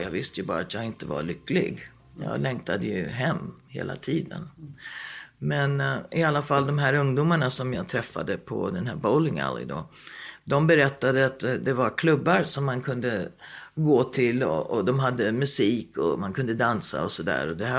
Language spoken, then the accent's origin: Swedish; Stockholm, Stockholm County, Sweden; Jag föddes i Sverige, i Stockholm. Bodde i Hässelby med en ensamstående mamma som jobbade väldigt, väldigt hårt.